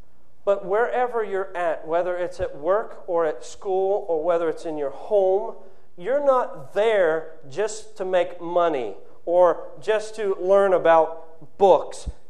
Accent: Ohio, United States; moved away as an adult; I was born in Ohio and raised in a small church there, not far from where I go to church now. And my wife and I, we got married and moved back to where she's from, South Carolina.

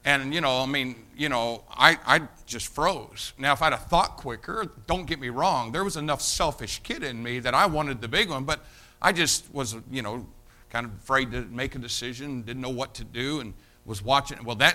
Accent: Jasonville, Indiana, United States; I was taken from Jasonville, Indiana, and put into poverty-stricken inner-city Chicago.

